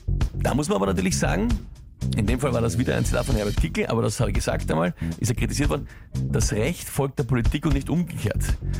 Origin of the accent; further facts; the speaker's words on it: Austria; ein Riesenthema bei uns in Österreich, das kennen wir